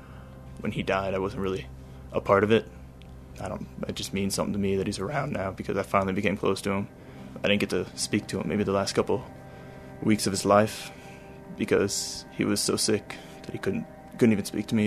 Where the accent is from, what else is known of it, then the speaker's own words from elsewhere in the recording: Palm Coast, Florida, United States; now in Afghanistan; but originally from Palm Coast, Florida, and I'm currently in Afghanistan.